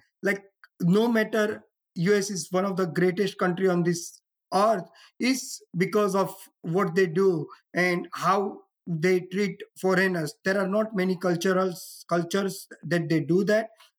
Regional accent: India; I think it was growing up in India was quite an exciting time. It was a pre-internet, pre-touch phone era.

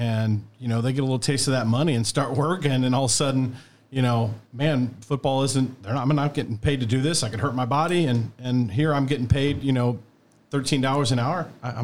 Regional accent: Belleville, Illinois, United States; now in Clinton County, United States; I'm not born and raised in Clinton County. I grew up in Belleville, and so I'm an implant.

